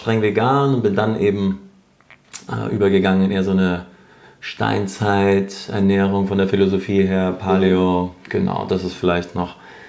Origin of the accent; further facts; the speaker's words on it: Bayreuth, Bavaria, Germany; in Bayreuth, in meiner Heimatstadt. Und dann bin ich nach München